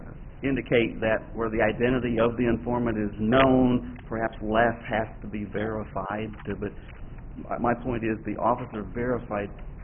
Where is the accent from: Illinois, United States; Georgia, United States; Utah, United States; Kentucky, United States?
Illinois, United States; Peoria; from Peoria, Illinois.